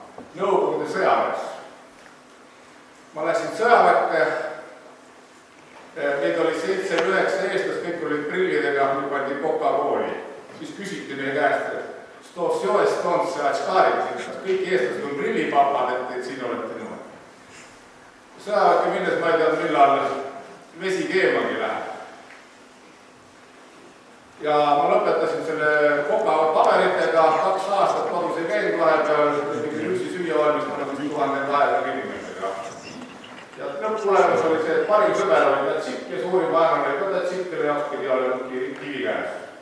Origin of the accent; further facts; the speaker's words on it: Tallinn, Harju County, Estonia; Juured on Kullamaal, vanaisa ja vanaema varusse. Tulin Tallinnast maal elama.